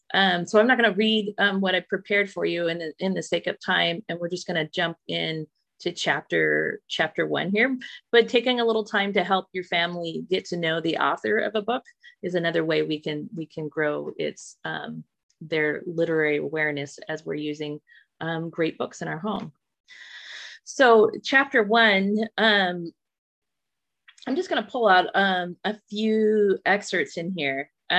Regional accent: Colorado, United States; And we're from, when we first encountered this book, we are from Colorado.

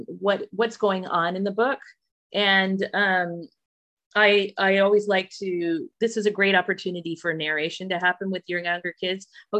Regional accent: Colorado, United States; And we're from, when we first encountered this book, we are from Colorado.

